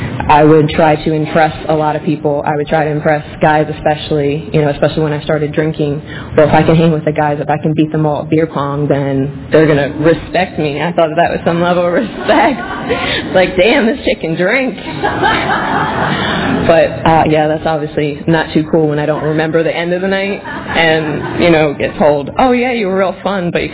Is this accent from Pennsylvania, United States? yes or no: yes; Pennsylvania, United States; I grew up outside of Philadelphia.